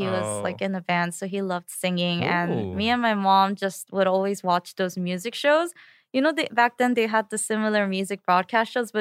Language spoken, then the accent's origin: English; Queens, New York, United States; We're both from Queens, New York. We went to IS 25 together.